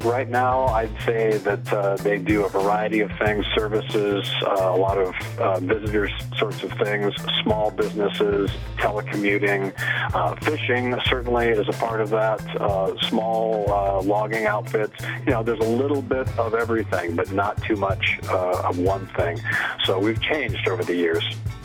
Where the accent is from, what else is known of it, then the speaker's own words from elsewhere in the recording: Haines, Alaska, United States; I'm from Haines, Alaska. Lived there for 30 years.